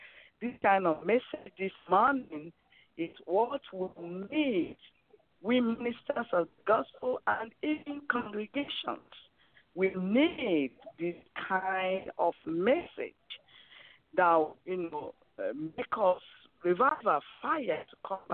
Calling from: Maryland, United States; I'm calling from Maryland.

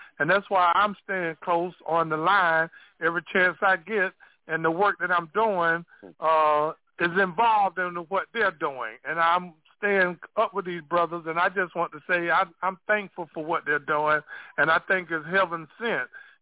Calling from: New Bern, North Carolina, United States; I'm down here in New Bern.

